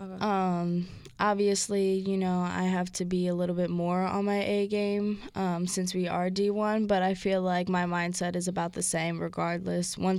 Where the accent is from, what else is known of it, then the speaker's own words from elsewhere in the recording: St. Louis, Missouri, United States; Yeah, so I'm from St. Louis, and my major is recreational therapy